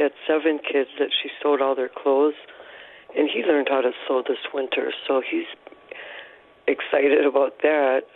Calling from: Stevens Point, Wisconsin, United States; I'm calling from Stevens Point, Wisconsin

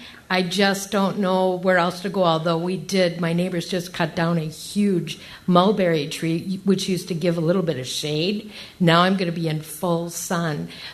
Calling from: Appleton, Wisconsin, United States; I'm from Appleton.

